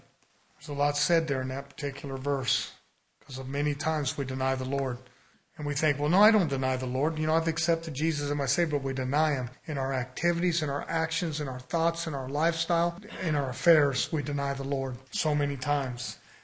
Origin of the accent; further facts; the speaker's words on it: United States; I'm not ashamed to say an American